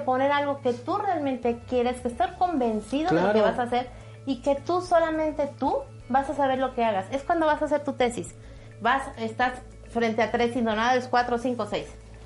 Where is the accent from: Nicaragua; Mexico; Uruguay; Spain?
Mexico; yo soy mexicana, pero pues mi ascendencia es libanesa